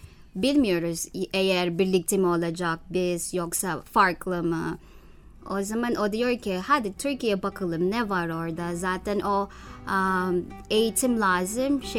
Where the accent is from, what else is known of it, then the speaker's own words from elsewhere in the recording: Manila, Metro Manila, Philippines; Turkish is a second language; Manila'da büyüdüm. Gazetecilik okudum ve de yaptım. 5-6 yıldır yaptım Filipinler'de.